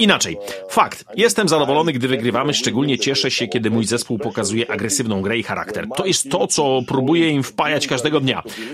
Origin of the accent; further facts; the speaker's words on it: Adriatic coast, Croatia; Polish is a second language; jako, że ja pochodzę z wybrzeża chorwackiego, to u nas jest to uczta rybna zawsze.